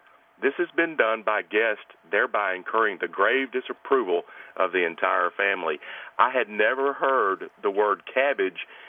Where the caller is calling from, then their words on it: Tampa, Florida, United States; The Tampa Bay, Florida area.